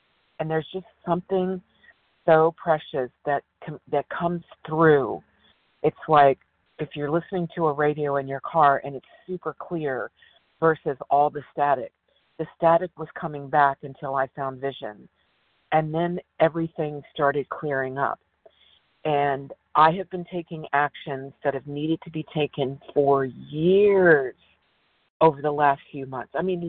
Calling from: West Virginia, United States; West Virginia.

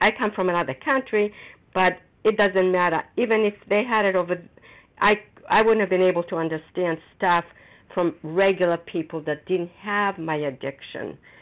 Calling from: Foxborough, Massachusetts, United States; recovered compulsive overeater, and I'm calling from Foxborough, Massachusetts.

